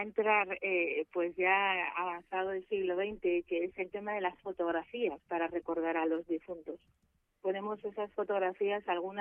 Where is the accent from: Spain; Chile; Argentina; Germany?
Spain; San Sebastián, Basque Country; sabéis que yo soy de San Sebastián